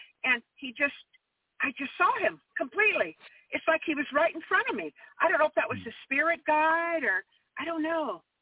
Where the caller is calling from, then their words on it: Santa Barbara, California, United States; I'm in Santa Barbara, California.